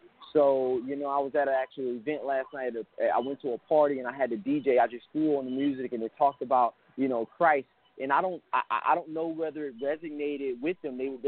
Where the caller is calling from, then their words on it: Atlanta, Georgia, United States; I'm from Atlanta, Georgia.